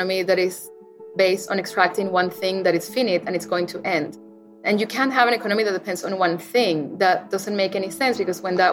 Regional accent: Venezuela; I grew up in Venezuela, of course, I already said it

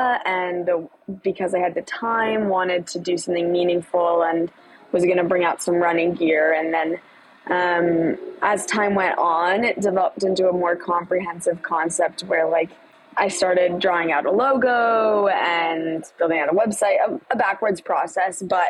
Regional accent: Minnesota, United States; now in Washington, D.C., United States; I'm from Minnesota, but I currently go to school at Georgetown in Washington, D.C.

